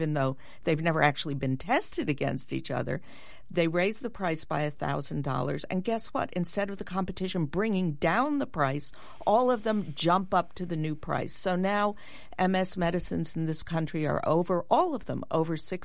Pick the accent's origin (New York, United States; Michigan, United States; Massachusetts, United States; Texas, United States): New York, United States; I'm a New Yorker, right?